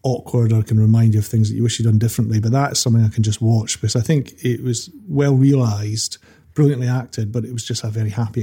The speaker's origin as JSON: {"language": "English", "town": "Dundee", "region": "Scotland", "country": "United Kingdom", "tie": "born or raised there", "said": "And I grew up in Broughty Ferry, which is a lovely part of Dundee down beside the river. Kind of idyllic childhood, really."}